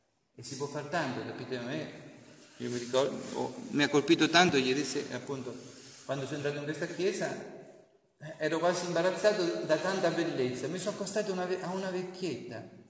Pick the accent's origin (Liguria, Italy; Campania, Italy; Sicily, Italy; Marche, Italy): Marche, Italy; Tolentino; vengo da Tolentino, lì nelle Marche, dove c'è il terremoto.